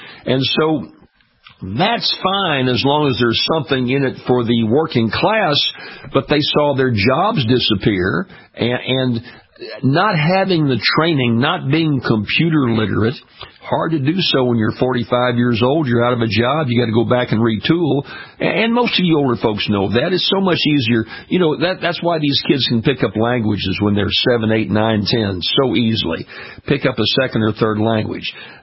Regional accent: Louisiana, United States; That certainly is the case in my home state of Louisiana.

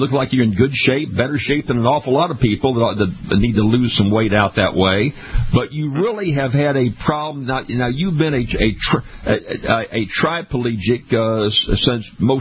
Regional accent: Baton Rouge, Louisiana, United States; I work out at a health club here in my hometown of Baton Rouge, Louisiana

